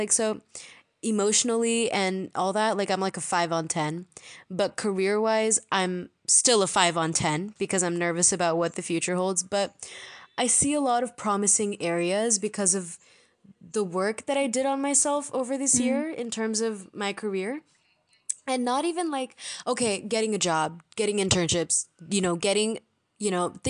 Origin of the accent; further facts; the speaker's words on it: India; We are Indian postgrads in psychology, one among those that actually can't read your mind.